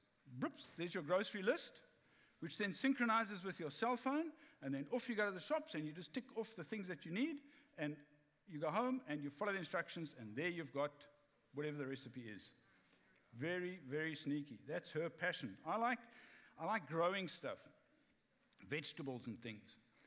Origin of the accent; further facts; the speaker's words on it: Welkom, Free State, South Africa; now in Cape Town, South Africa; where we grew up in Welkom in the Free State, there are two English schools.